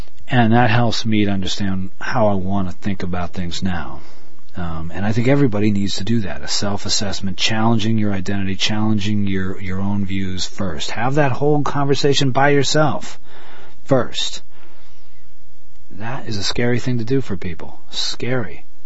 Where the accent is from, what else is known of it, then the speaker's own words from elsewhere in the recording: Northampton, Massachusetts, United States; I'm taking my bicycle across the country and going to end up in my hometown of Northampton, Massachusetts, which is Western Mass.